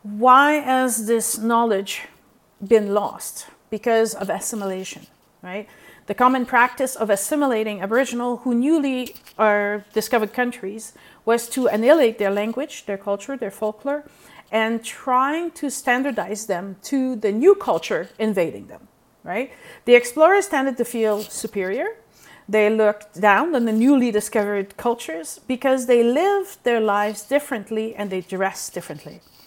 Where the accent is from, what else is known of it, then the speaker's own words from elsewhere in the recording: Canada; I'm from Canada, so even in Canada, we have multiple tribes.